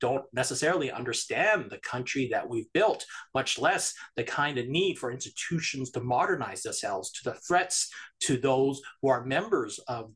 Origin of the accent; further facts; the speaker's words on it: Canada; It assumes that being Canadian is transactional, that we only are here together because of a series of transactions